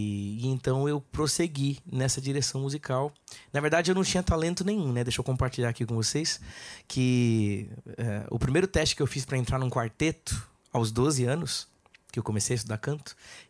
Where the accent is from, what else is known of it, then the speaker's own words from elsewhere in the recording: São Paulo, Brazil; Bom, eu cresci na Igreja Adventista, na Zona Sul de São Paulo, no Capão Redondo.